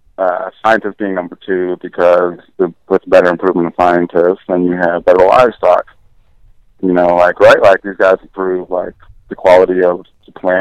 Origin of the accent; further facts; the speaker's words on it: Oregon, United States; I'm from Oregon.